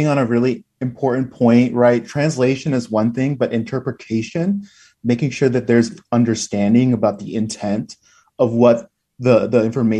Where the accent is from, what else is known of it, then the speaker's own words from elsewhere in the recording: Nampa, Idaho, United States; first language es; I grew up in Nampa and come from a Spanish-speaking household.